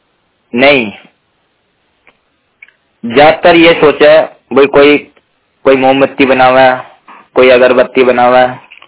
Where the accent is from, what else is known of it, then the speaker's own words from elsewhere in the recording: Hapur, Uttar Pradesh, India; Hapur district का रहने वाला हूँ।